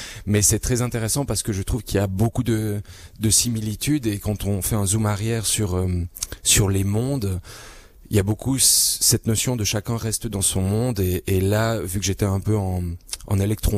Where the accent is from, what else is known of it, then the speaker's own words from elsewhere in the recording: Valais, Switzerland; je suis valaisan et le fait d'arriver ici, il y avait beaucoup de tumulte